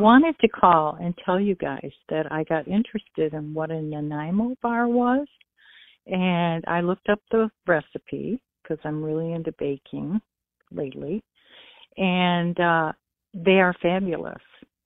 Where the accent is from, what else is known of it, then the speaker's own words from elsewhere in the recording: Michigan, United States; I'm from Michigan, right across the lake